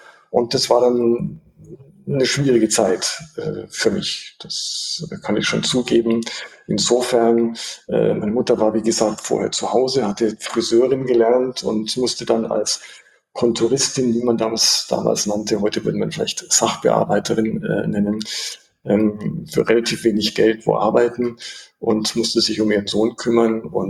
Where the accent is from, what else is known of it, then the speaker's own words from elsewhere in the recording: Munich, Bavaria, Germany; ich bin in München aufgewachsen, geboren und aufgewachsen. Und meine Eltern kamen aus dem Oberpfälzer Raum und aus dem Sudetenland. Das heißt, meine Mutter war Kind von Flüchtlingen